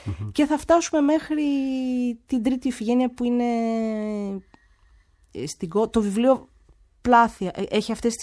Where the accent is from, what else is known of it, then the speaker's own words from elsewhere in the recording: Chalcis, Central Greece, Greece; επειδή η καταγωγή μου είναι από τη Χαλκίδα